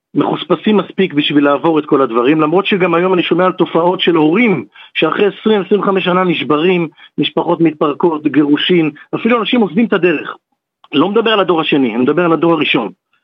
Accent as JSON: {"language": "Hebrew", "town": "Ramat Gan", "region": "Tel Aviv District", "country": "Israel", "tie": "born or raised there", "said": "גדלתי בבית חילוני, גדלתי ברמת גן, למדתי בבית ספר בליך המפורסם, ואני... … כמו ששמעת, ואני, יש לי אבא אשכנזי ואמא ספרדיה."}